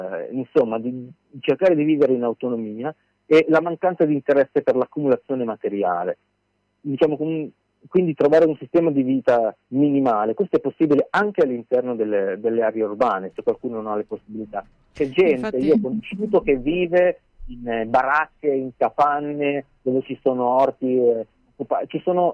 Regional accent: Milan, Lombardy, Italy; essendo nato e cresciuto in una grande città, sono di Milano

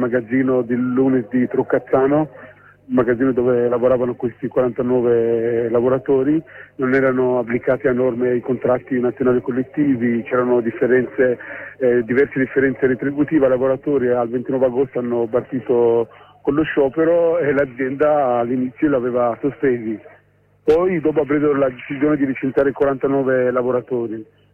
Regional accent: Turin, Piedmont, Italy; Noi siamo da Torino, qua a dare solidarietà ai lavoratori.

